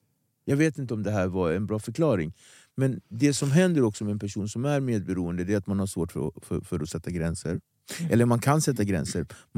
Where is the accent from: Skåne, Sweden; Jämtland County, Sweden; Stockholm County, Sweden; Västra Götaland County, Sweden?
Stockholm County, Sweden; Nacka; jag är från Nacka, Ekdorp.